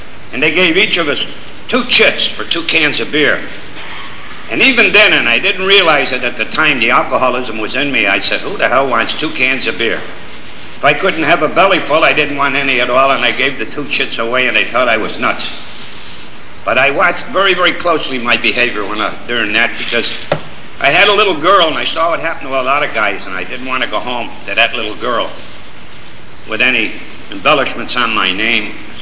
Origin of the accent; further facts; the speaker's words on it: Waterbury, Connecticut, United States; I was born and raised here in Waterbury. I spent all my life. I'm 71 years of age